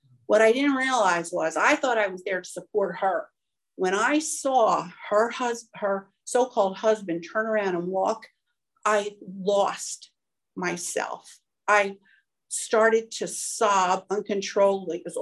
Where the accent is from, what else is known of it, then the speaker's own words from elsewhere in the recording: New Jersey, United States; I grew up in the Pine Barrens in southern New Jersey in a little town kind of smack between Atlantic City and Philadelphia.